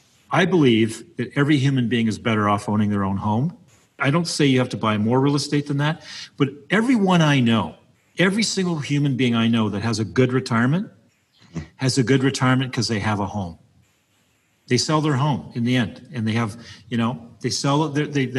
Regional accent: Oakville, Ontario, Canada; also born or lived in Beaconsfield, Canada; my parents bought a house in Oakville in 1980. I moved from Montreal to Oakville, from Beaconsfield to Oakville.

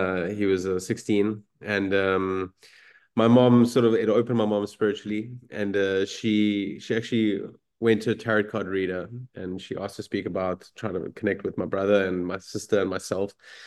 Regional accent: South Africa; moved away as an adult; I'm originally South African. So like I'd traveled halfway across the world.

